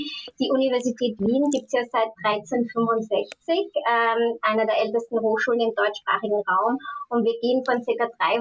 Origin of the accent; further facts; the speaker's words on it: United States; now in Germany; ich komme ja selbst aus den USA und habe mit meinem Fulbright-Stipendium auch in den USA mein Studium abgeschlossen.